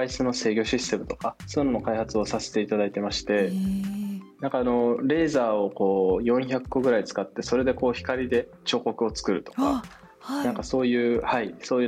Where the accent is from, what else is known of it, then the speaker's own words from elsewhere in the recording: Tokushima, Japan; 私の実家は徳島県っていう、はい、あの、はい、非常に田舎のところの山の中で、